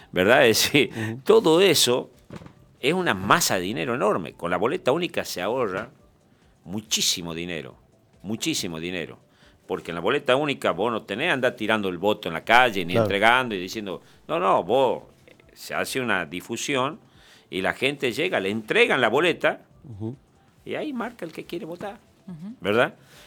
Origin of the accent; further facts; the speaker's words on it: Aguilares, Tucumán, Argentina; Yo soy de Aguilares, sabíamos ir de vacacionar ahí, ¿verdad?